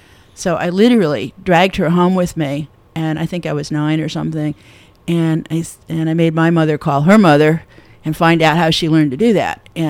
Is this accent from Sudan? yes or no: no; Ohio, United States; And growing up outside of Cleveland, Ohio, where we have the Cleveland Museum of Art and the Cleveland Symphony